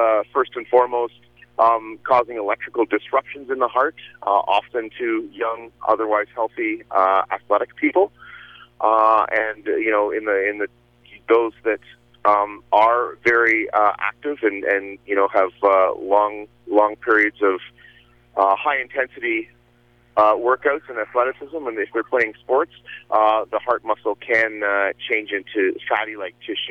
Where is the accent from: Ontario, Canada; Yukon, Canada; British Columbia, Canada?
Ontario, Canada; Waterford; en route to southwestern Ontario, to Waterford, Ontario, where my hometown is